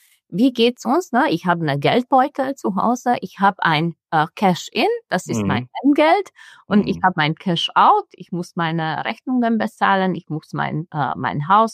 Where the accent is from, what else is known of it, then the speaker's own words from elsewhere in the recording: Romania; wie du auch. Ich komme aus Rumänien. Ich bin aber Ungarin.